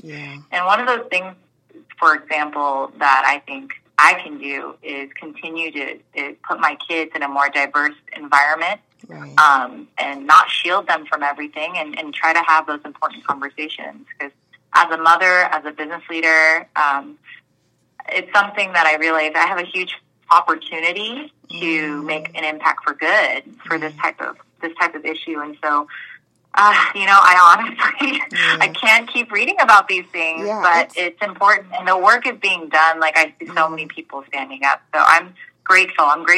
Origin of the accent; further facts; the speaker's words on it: Houston, Texas, United States; Well, I grew up in Houston, so when you say temperamental, I mean, it faces all the good and the bad.